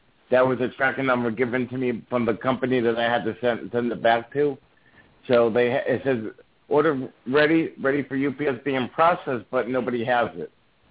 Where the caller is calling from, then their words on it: New Jersey, United States; I'm calling from New Jersey.